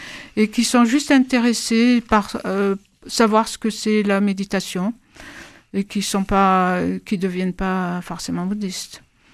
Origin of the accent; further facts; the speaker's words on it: Pyrenees, France; Voilà, j'étais des Pyrénées, j'habitais dans les Pyrénées.